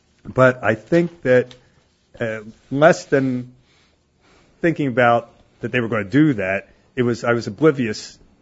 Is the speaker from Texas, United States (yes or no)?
no; Philadelphia, Pennsylvania, United States; I'm from Philadelphia